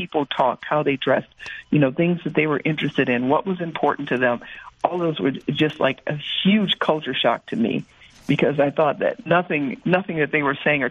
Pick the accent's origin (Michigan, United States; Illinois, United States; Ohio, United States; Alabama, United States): Michigan, United States; Detroit; You have to remember, I came from Detroit, a predominantly black community